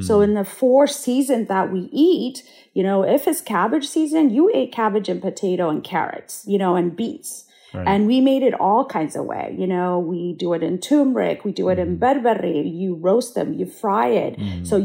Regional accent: Addis Ababa, Ethiopia; I was born and raised in Addis Ababa.

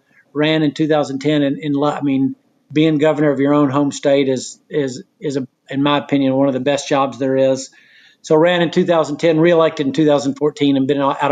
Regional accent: Knoxville, Tennessee, United States; I'm from Knoxville, Tennessee.

